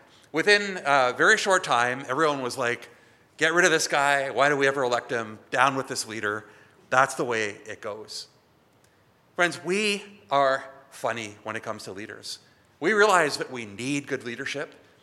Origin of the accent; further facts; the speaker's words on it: Canada; We're Canadian, we're a little bit suspicious of leadership.